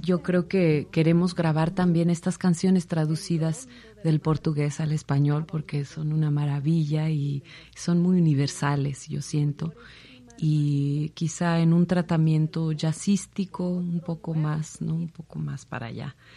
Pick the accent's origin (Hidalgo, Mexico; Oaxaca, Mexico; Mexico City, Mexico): Oaxaca, Mexico; los artistas que hemos tenido algo que ver con Oaxaca o que somos de Oaxaca.